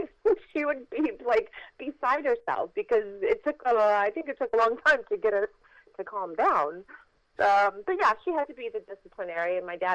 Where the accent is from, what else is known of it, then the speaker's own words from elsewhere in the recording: Midwest, United States; also born or lived in Los Angeles; They made us try to forget that we were living in Los Angeles, you know, because yeah. we're both from the Midwest.